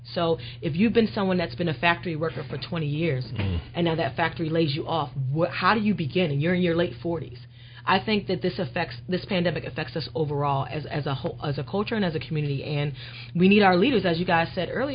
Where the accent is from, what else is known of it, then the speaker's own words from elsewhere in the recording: Philadelphia, Pennsylvania, United States; I grew up in East Falls, so it just feels good to really be home